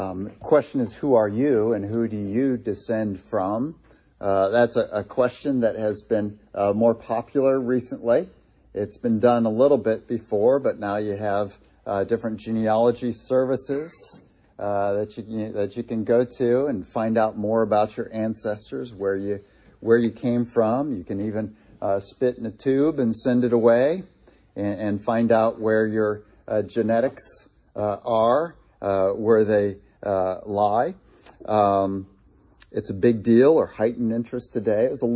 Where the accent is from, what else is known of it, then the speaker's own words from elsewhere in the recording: Ohio, United States; Being from Ohio, I know this as well.